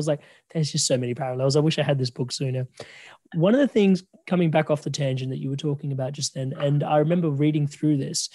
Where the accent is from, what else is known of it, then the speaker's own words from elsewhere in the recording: Adelaide, South Australia, Australia; Yeah, I'm from Adelaide. We call it kindy